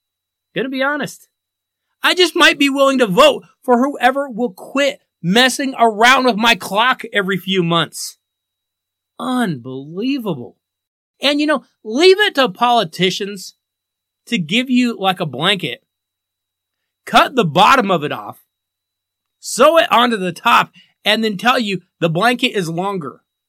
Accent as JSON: {"language": "English", "town": "Denver", "region": "Colorado", "country": "United States", "tie": "born or raised there", "said": "I gave a bit of a mid-season report on my hometown Denver Broncos"}